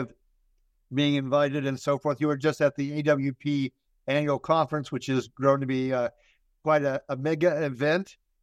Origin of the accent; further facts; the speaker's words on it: Northfield, Minnesota, United States; Now, I happen to mention to you that I grew up in Northfield, Minnesota.